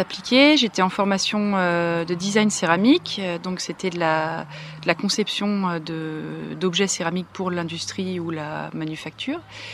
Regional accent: Île-de-France, France; Je suis parisienne. J'ai été élevée non pas dans Paris, mais en banlieue et dans les bois, donc je suis pas trop urbaine.

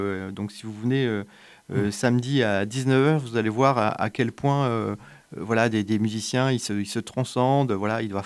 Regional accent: Grand Est, France; moi, je suis originaire des Vosges, je travaille dans le Nord.

